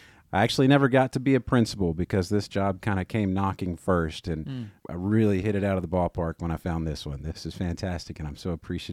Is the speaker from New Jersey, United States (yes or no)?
no; Royal, Arkansas, United States; I was born and raised right here in Hot Springs. It was actually in Royal, but nobody knows where Royal is. So all of us who grew up in Royal say we grew up in Hot Springs.